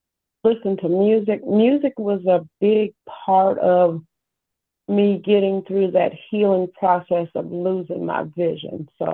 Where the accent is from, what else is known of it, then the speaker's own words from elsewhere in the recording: Belleville, Illinois, United States; Yes, I did. And it's in the Belleville area, but when I went to high school, they sent me to Granite City, so I graduated from Granite City High School.